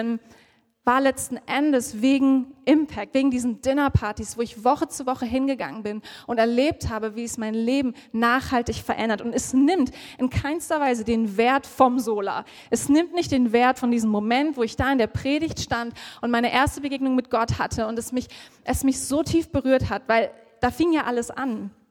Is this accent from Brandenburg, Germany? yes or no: yes; Cottbus, Brandenburg, Germany; in meiner Heimatstadt in Cottbus, falls irgendwer diese Stadt kennt, so eine kleine Stadt in Brandenburg